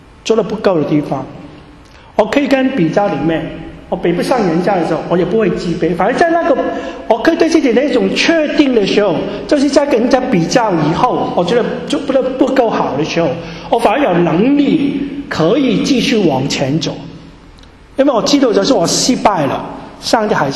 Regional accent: Hong Kong; 我们香港人呢是讲中文也不灵光，所以呢就有些时候呢讲中文又还加点英文

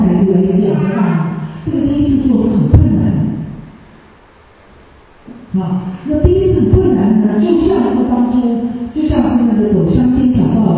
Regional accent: Taiwan; 我从小也是在中国文化上长大，我只是说我是在台湾，但是我父母是福州人，他们是50年才到那个台湾，所以呢，我们家是住在福州文化之下，我们吃的都是福州菜，但是我们住在台湾

